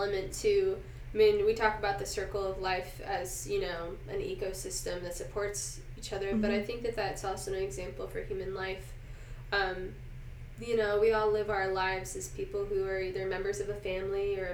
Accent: Salt Lake City, Utah, United States; I grew up in Salt Lake City, Utah, where, you know, we have one of the highest youth suicide rates in America.

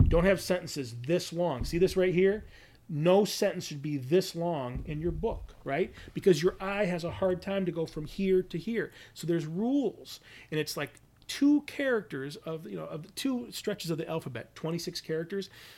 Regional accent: Michigan, United States; It's like I'm from Northern Michigan, and I remember old timer, like kind of farmers

